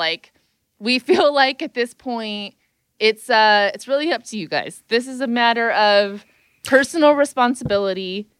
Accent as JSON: {"language": "English", "region": "California", "country": "United States", "said": "But I'm from California, obviously, as you all know."}